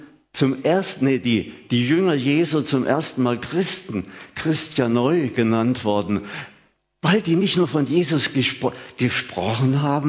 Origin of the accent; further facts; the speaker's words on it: Germany; Ich bin noch im Dritten Reich aufgewachsen.